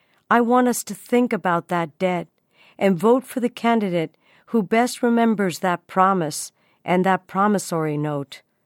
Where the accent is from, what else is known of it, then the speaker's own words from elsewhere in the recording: Dominican Republic; moved away; I'm remembering people from the Dominican Republic, the country we fled in 1960. I'm remembering those who could not leave the dictatorship, the tios and tias, uncles and aunts, who wanted me to have this day.